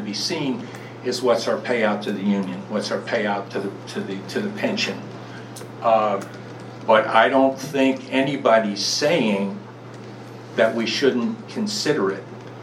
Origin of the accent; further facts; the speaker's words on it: New York City, New York, United States; I come from New York City. My version of security is probably different than some.